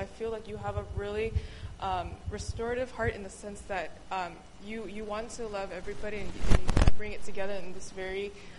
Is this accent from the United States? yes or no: no; Philippines; I'm Filipino, and I have this dish at home called shopao.